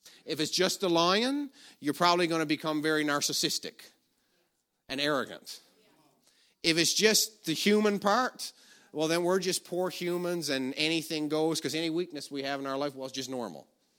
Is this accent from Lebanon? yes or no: no; Newfoundland and Labrador, Canada; Where I grew up in Newfoundland for years, you could probably go away on vacation, leave the car doors, everything unlocked.